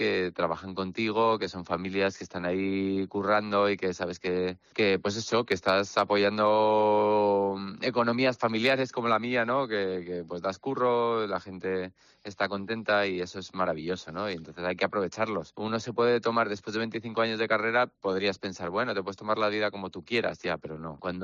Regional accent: Madrid, Community of Madrid, Spain; yo he empezado a surfear ahí cuando era un chavalín, y soy el típico madrileño que va a surfear a Santander

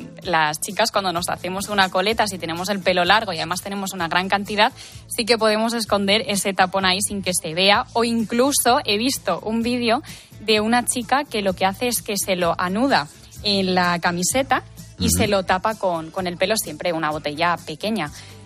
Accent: Madrid, Community of Madrid, Spain; yo que soy de Madrid

